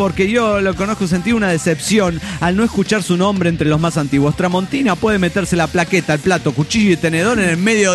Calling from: Pasto, Nariño, Colombia; de Pasto.

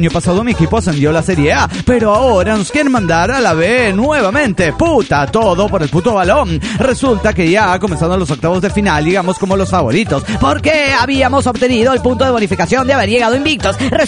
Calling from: Nezahualcóyotl, State of Mexico, Mexico; de Nexahualcoyotl.

